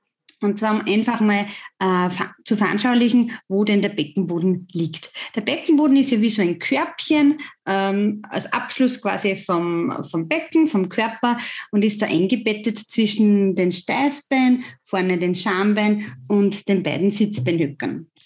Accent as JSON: {"language": "German", "region": "Lower Austria", "country": "Austria", "said": "Vielleicht merkt man es auch an der Sprache oder an meiner Mundart. Ich bin aus Österreich, ich bin aus Niederösterreich"}